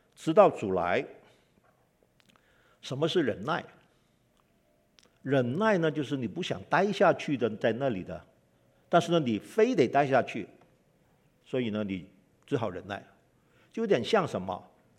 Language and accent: Chinese; Hong Kong; 我从小在香港长大，你知道香港人的效率多高啊